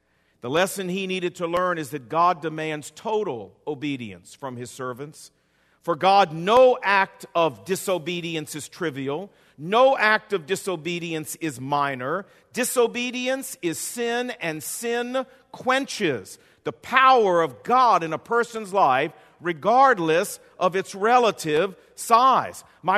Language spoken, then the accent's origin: English; Washington, United States; I'm sorry, I'm from Washington. I'm sorry.